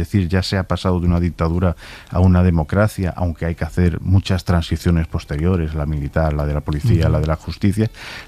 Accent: Ferrol, Galicia, Spain; Yo, por ejemplo, soy de Ferrol.

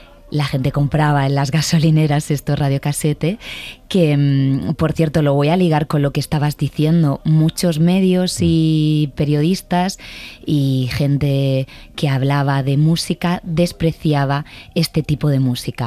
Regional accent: Cartagena, Region of Murcia, Spain; Yo de Cartagena, de Murcia.

